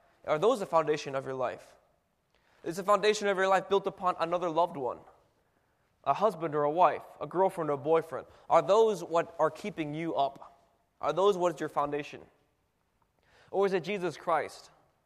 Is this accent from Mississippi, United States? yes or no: no; Florida, United States; I grew up in Florida, we had beaches, and we went to the beaches every now and then.